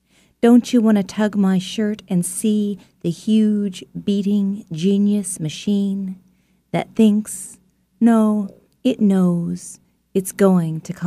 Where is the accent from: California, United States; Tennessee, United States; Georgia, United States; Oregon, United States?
California, United States; Sonoma; also born or lived in New York City, United States; Yeah, I left New York City in 2010 and went to my hometown of Sonoma, California, where I have a small writer studio that friends with property have lent me.